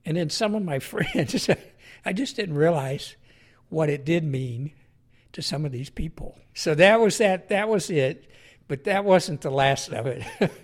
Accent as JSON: {"language": "English", "town": "Pine Bluff", "region": "Arkansas", "country": "United States", "tie": "born or raised there", "said": "I was born and raised in Arkansas. I grew up mostly in Pine Bluff, Arkansas. I had three brothers. So growing up, we were pretty poor. We lived in the poor section of town."}